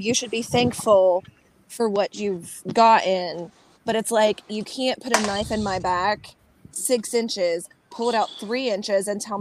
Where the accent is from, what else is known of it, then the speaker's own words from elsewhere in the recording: the South, United States; As is an American who grew up in a Southern public education school system, I am just now at 30-something years old realizing how whitewashed my education was.